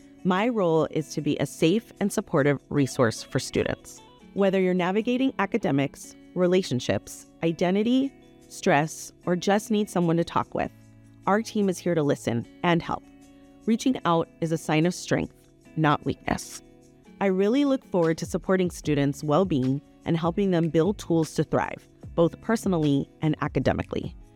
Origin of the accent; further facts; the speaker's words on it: Los Angeles, California, United States; I'm originally from Los Angeles. I come from a Mexican-American family with beautiful traditions